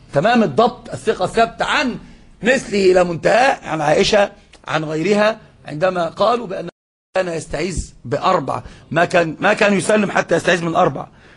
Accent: Egypt; هما عندنا بقى في العوام عندنا في مصر بيقولوا ايه؟

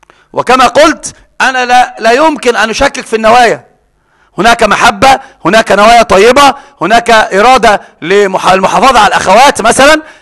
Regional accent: Egypt; احنا بقى عندنا العوام عندنا في مصر

